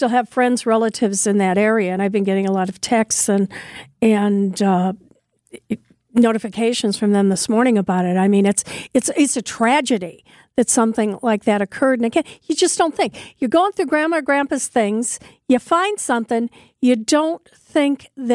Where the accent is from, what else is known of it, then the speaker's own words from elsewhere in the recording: Indiana, United States; I grew up in Northwest Indiana. I'm very familiar with that area.